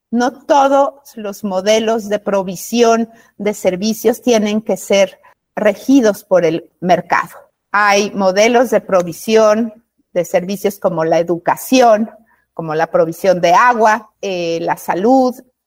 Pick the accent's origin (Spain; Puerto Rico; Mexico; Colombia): Mexico; soy mexicana y soy abogada.